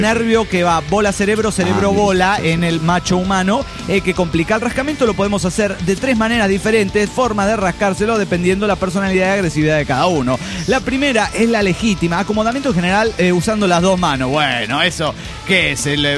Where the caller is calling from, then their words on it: Atlanta, Georgia, United States; de Atlanta, Georgia.